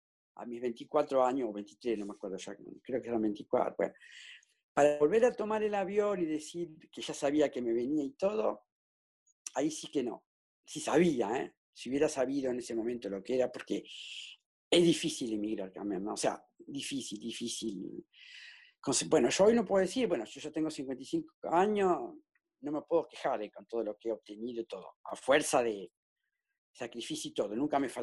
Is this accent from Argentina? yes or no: yes; Argentina; moved away; como me vine a los 24, yo llevo más vivido acá que en Argentina, en realidad. Pero nunca voy a renegar mi origen, ¿eh? Yo soy argentina hasta la muerte.